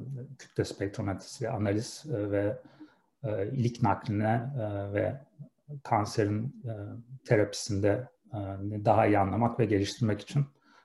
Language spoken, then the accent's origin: Turkish; İzmir, Turkey; moved away as an adult; now in Boston, United States; İzmir'de doğdum. İzmir'de liseyi, işte ilkokulu, liseyi okudum. Bornova Anadolu Lisesi'nden mezunum.